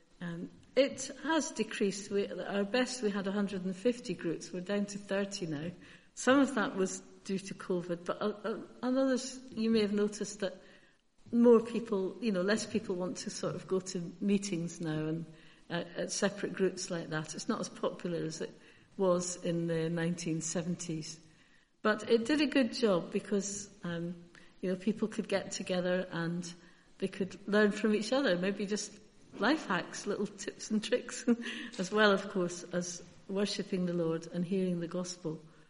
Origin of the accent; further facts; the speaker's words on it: Scotland, United Kingdom; moved away as an adult; I'm from Scotland, as you might be able to detect, but I have been down here since 1976, so it might have worn off a bit.